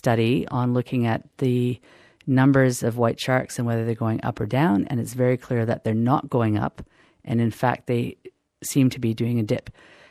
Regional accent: Canada; I'm Canadian, so we've demonstrated that with cod

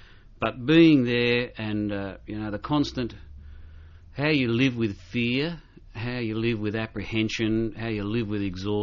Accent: Victoria, Australia; I was brought up in the Yarra Valley in Victoria

